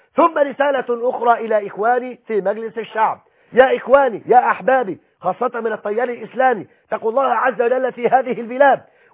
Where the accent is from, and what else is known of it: Egypt